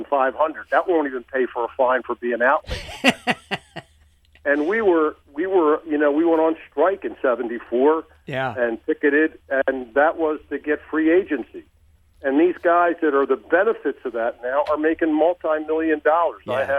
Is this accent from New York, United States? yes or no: no; Philadelphia, Pennsylvania, United States; 3 weeks later, I was with the Philadelphia Eagles in my hometown.